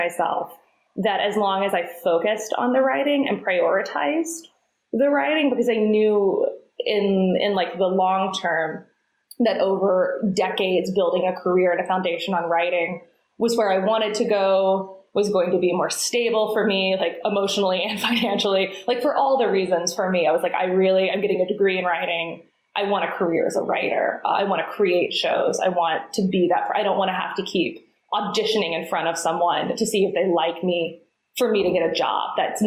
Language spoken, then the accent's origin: English; Chattanooga, Tennessee, United States; I grew up in Chattanooga in Tennessee.